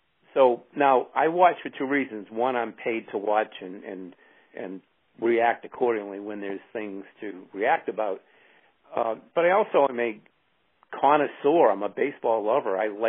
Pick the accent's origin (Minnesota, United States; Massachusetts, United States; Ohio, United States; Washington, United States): Massachusetts, United States; Boston; that surprises some people that I grew up in Fenway